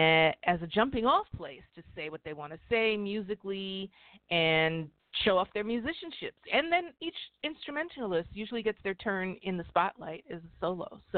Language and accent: English; New York, United States; And again, I'm from New York, so Broadway had a direct influence on radio, on news coverage.